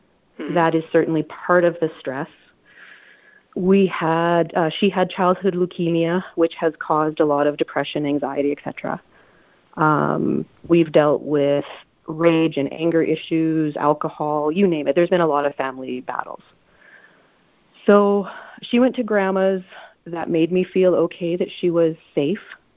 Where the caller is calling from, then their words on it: Calgary, Alberta, Canada; I'm calling from Calgary in Canada.